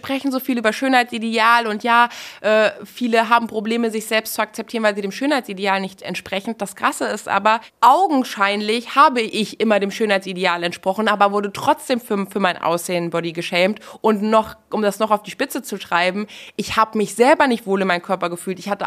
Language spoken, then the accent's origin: German; Kassel, Hesse, Germany; ich komme aus Kassel, das ist jetzt keine Metropole